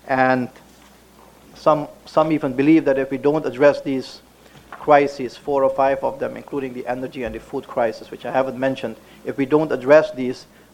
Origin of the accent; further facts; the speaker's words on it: Suriname; I come from a country which has benefited enormously from this element. I'm from Suriname, which is one of the most diverse population in the Western Hemisphere.